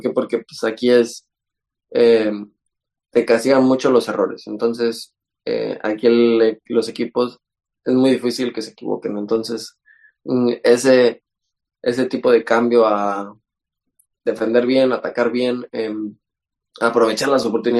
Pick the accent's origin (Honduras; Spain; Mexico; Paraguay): Mexico; Sí, digo, uno como mexicano te dicen Europa a donde sea hay que ir, ¿no?